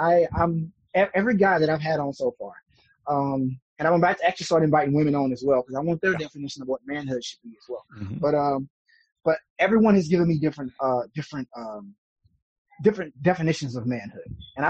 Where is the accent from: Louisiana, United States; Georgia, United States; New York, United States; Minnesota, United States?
Louisiana, United States; So I grew up originally in the South as well. I grew up in Louisiana.